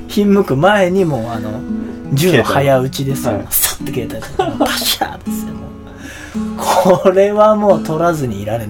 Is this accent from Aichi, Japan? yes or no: no; Gunma, Japan; 僕は故郷の群馬帰って、で、地元の友人と飲みに行ったんですよ。